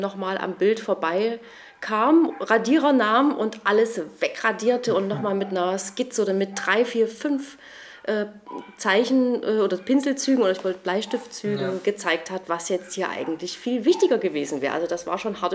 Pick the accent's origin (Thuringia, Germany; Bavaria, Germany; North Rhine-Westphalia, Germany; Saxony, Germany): Saxony, Germany; Leipzig; Ich komme auch aus dem Leipziger Westen. Ich bin in Leipzig-Leutsch geboren, in Grünau groß geworden, so ein richtiges Ostblockkind mit Neubau.